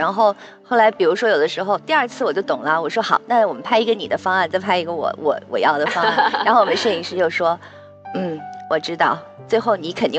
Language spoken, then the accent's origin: Chinese; Beijing, China; 因为我从小不是在胡同长大，我都是在我们家是纺织部宿舍那边长大的，然后东边又正好都是高楼林立起来